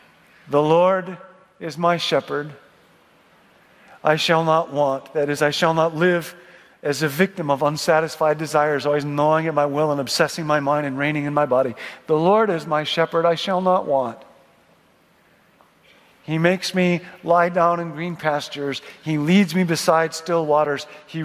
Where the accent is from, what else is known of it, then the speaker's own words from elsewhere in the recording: Rockford, Illinois, United States; I grew up in Rockford, Illinois. Not the dance capital of the world. I grew up in a Baptist church and a Swedish family, and so I never danced.